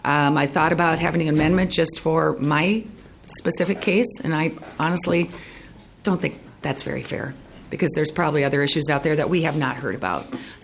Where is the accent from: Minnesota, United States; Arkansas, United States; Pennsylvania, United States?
Minnesota, United States; And I just heard that Mankato is an hour away from my hometown, and they're not even taking any oral surgeries in Mankato or anybody at all.